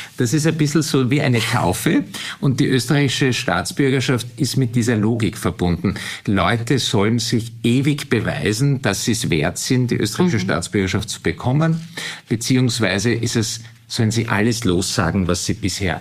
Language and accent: German; Turkey; now in Austria; Aber meine Kindheit habe ich in der Türkei verbracht. Und für mich, ich fühle mich zu beiden Gesellschaften und Kulturen zugehörig. Ich bin auch zweisprachig aufgewachsen.